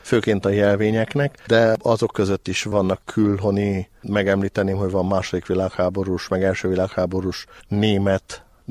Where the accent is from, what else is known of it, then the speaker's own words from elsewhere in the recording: Sfântu Gheorghe, Covasna, Romania; now in Árkos, Romania; Árkosi lakó, Sepsiszentgyörgyön születtem, 2006 óta vagyok Árkos lakója